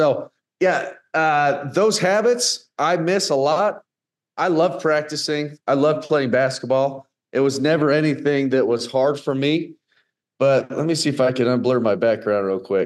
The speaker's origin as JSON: {"language": "English", "country": "United States", "said": "especially being an American going overseas, that I was able to stay for a decade at one of the greatest clubs in Europe"}